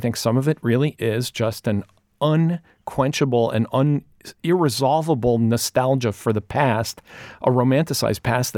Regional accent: Chicopee, Massachusetts, United States; They would walk from my hometown of Chicopee.

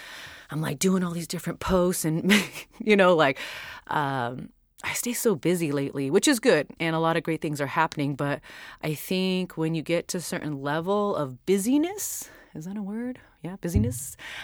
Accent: Ukiah, California, United States; now in Orange County, United States; I just get in my little grind mode down here in Orange County, and I'm originally from Ukiah, California, which is 9 hours north.

